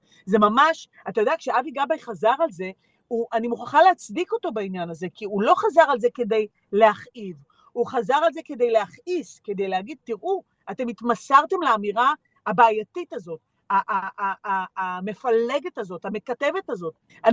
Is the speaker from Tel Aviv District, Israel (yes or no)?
yes; Tel Aviv, Tel Aviv District, Israel; גדלתי בצפון תל אביב